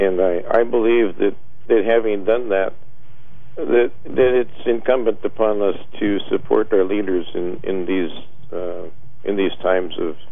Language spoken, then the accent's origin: English; Juneau, Alaska, United States; in addition to saying that I came from Alaska to show my support.